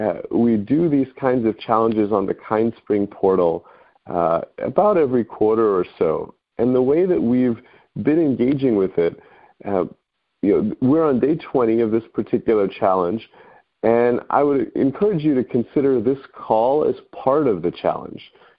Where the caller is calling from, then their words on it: Berkeley, California, United States; I'm calling in from Berkeley today